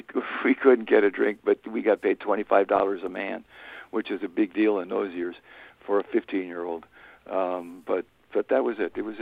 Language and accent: English; Chicago, Illinois, United States; now in Cleveland, United States; Originally, yeah, I came from Chicago, but Cleveland area is my home. I've been here since 1968, so it's where I belong.